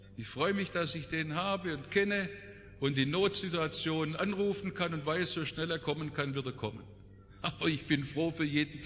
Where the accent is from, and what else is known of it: Stuttgart, Baden-Württemberg, Germany; born or raised there; accent: Stuttgart Swabian; also born or lived in Black Forest